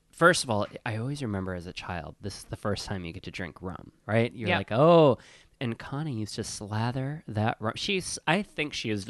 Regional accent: Wisconsin, United States; I'll never forget, I grew up in Wisconsin.

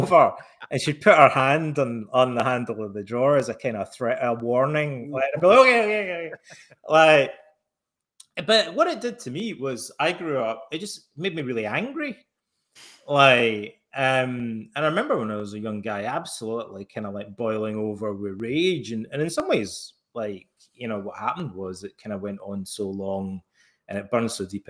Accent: Scotland, United Kingdom; When I was a kid growing up in Scotland, we still had corporal punishment in schools until I was like, I think about 8 or 10 years old or something like that.

